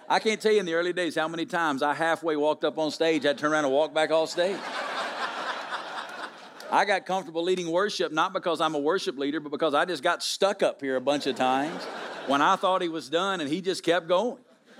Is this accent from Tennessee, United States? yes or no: no; Alabama, United States; moved away as an adult; now in Las Vegas, United States; I grew up in Alabama. There's nothing multi-ethnic about Alabama. We are not known in history from Alabama for our racial and ethnic progress. That is not my state's historical reality.